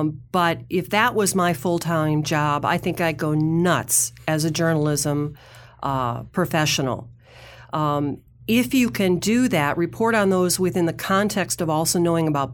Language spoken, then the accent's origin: English; Minnesota, United States; I just returned from my native Midwest. I had a family vacation up in Wisconsin. I'm originally from Minnesota.